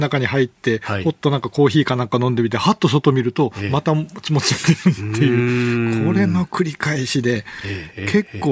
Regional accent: Toyama, Japan; 私も富山出身なんで、

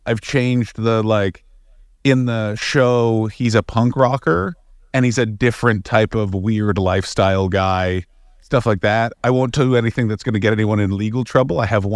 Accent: Canada; also born or lived in London; now in Los Angeles, United States; I'm in Los Angeles, which I live in via London, but originally I'm from Canada.

